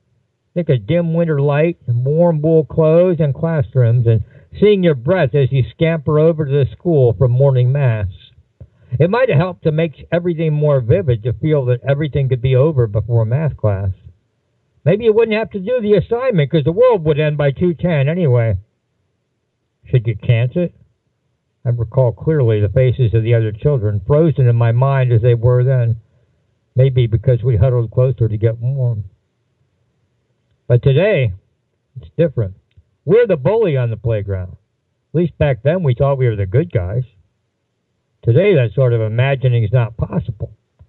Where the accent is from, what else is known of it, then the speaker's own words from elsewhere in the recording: Moonrock Lake, Ohio, United States; Well, it's been another long week in Moonrock Lake, Ohio, my hometown at the end of the empire.